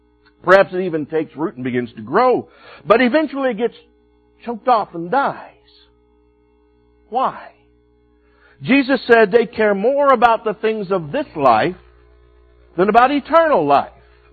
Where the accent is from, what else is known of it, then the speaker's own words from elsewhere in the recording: Yuma, Arizona, United States; I've shared with you before when I was growing up in Yuma, Arizona